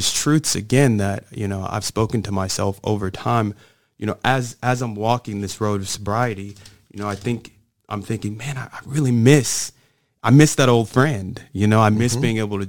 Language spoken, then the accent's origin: English; Montgomery, Alabama, United States; born there; I was born in Montgomery, Alabama.